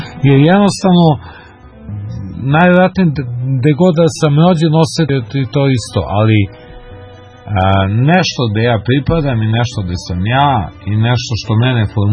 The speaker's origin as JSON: {"language": "Serbian", "region": "Belgrade", "country": "Serbia", "tie": "born or raised there", "said": "Ja sam rođen u Beogradu. Tog dana je bila neka epidemija, ovo ono, ja sam imao neku babu i dedu, ja sam odrasao tamo u Beogradu, kao mali"}